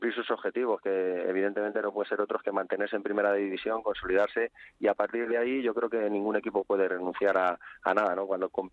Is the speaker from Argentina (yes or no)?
no; Getafe, Community of Madrid, Spain; evidentemente soy de Getafe, ya lo sabes, también tuve la suerte de trabajar ahí como segundo entrenador